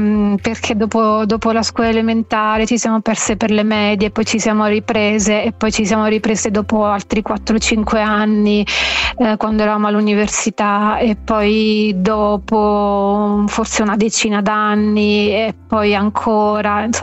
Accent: Potenza, Basilicata, Italy; siamo entrambe nate e cresciute a Potenza

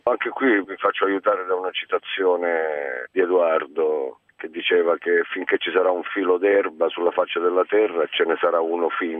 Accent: Lauria, Basilicata, Italy; now in Rome, Italy; dico sempre che il mio paese è Lauria, in provincia di Potenza, la mia città è Roma, nel senso che mi sento di appartenere ormai a questa città dove ho vissuto più che al mio paese, anche se la mia radice è molto forte

